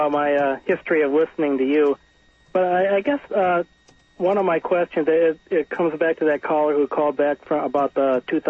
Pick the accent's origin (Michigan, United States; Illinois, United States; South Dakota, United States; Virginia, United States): Illinois, United States; now in California, United States; Actually, I've been here about 10 years, and I remember, I'm from Illinois originally.